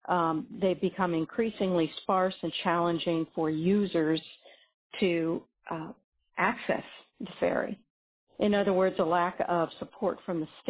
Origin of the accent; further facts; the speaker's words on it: Juneau, Alaska, United States; I'm from Juneau, and thank you for taking my call